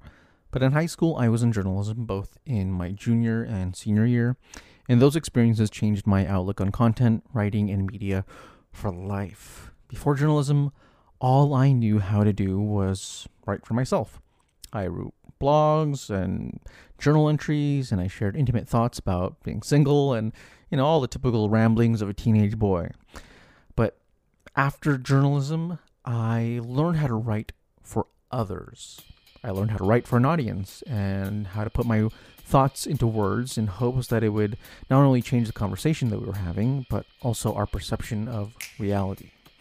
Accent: California, United States; now in Texas, United States; we're both from the Bay Area, we both moved to Texas

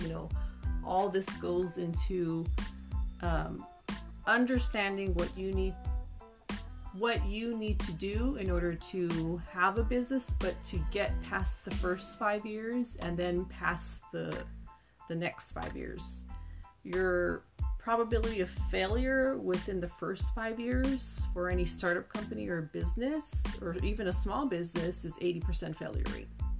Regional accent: Hawaii, United States; because I'm originally from Hawaii

